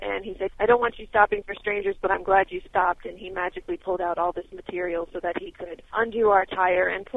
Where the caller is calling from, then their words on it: Smithfield, Rhode Island, United States; I'm calling from Smithfield, Rhode Island.